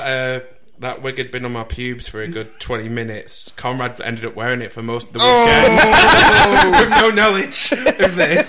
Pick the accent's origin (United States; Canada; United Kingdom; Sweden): United Kingdom; England; Also, I found out the Welsh are quite racist because some Welsh bird went at me about it for being English.